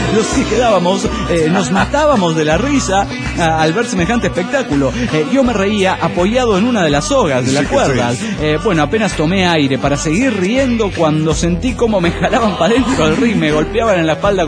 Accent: Trenque Lauquen, Buenos Aires Province, Argentina; moved away as an adult; now in Santa Rosa, Argentina; ya que yo soy nativo de ahí, mire … es de Trenkelauken. Vivo en Santa Rosa desde que tengo 18 años, pero voy una vez por mes a visitar a mi mamá y demás familiares que tengo en Trenkelauken.

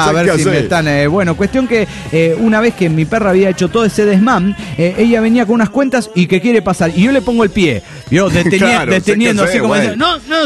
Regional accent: Oaxaca, Mexico; first language Zapotec; Spanish is a second language; Y pues yo quiero hacer mi aporte en mi lengua madre, el zapoteco. Estaremos con clases de zapoteco.

